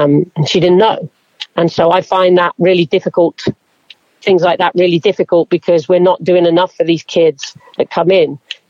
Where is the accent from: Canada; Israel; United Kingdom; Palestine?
United Kingdom; England; now in United States; I know for me growing up in England